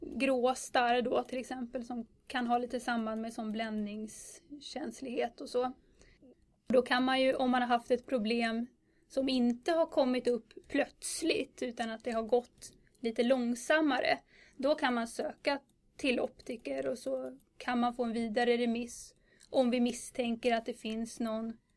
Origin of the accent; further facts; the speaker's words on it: Tyresö, Stockholm County, Sweden; Jag är uppvuxen i Tyresö, kommer härifrån ursprungligen.